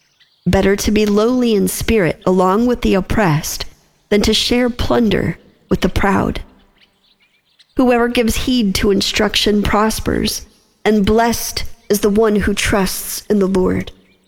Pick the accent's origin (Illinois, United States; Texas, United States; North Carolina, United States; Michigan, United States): Michigan, United States; I grew up in Michigan, so we had this fabulous season of fall